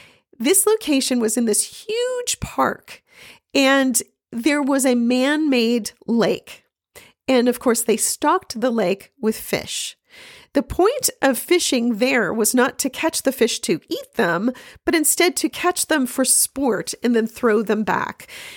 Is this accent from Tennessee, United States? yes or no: no; Los Angeles, California, United States; And recognize I'm from Los Angeles